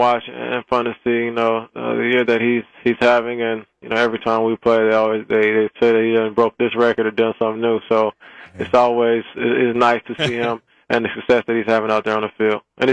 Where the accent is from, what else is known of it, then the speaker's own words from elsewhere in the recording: Illinois, United States; I'm from Illinois, so I played in the snow a little bit.